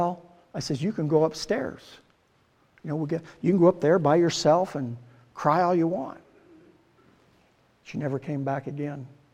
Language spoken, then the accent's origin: English; Iowa, United States; I'm a hillbilly from Southern Iowa